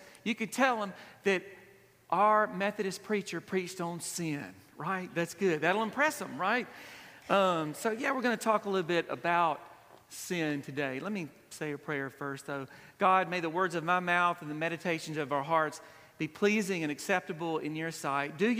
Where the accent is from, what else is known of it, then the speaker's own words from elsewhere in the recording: Brookhaven, Mississippi, United States; He recently did one on my hometown, Brookhaven, and it was really, really good.